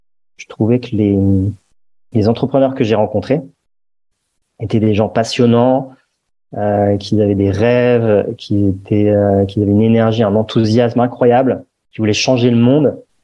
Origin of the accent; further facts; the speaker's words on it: Paris, Île-de-France, France; moi, j'ai grandi à Paris dans un univers plutôt confortable, aisé.